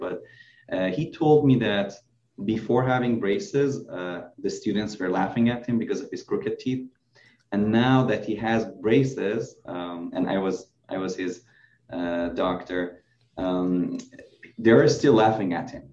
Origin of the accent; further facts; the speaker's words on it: Iran; moved away as an adult; now in United States; So I'm originally from Iran. I did dentistry and also orthodontics in Iran. I was a faculty there for a year. And I moved to the US.